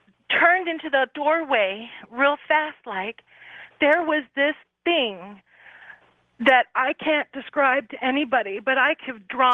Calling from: Sacramento, California, United States; I'm calling from Sacramento.

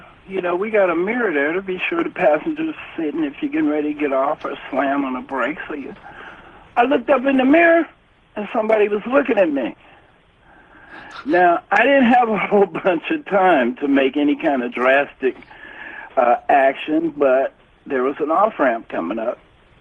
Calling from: Sacramento, California, United States; I'm calling from Sacramento.

